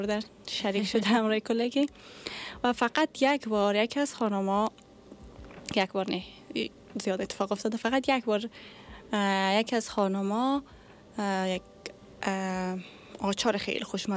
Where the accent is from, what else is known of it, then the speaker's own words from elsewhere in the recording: Afghanistan; also born or lived in Russia; now in United States; از وقتی که از افغانستان آمدیم آمریکا